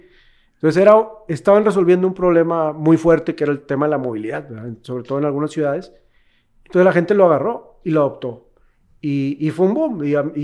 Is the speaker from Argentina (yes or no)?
no; Mexico; ¿Cómo hacemos que nosotros mismos, como mexicanos, digamos, oye, yo quiero emprender?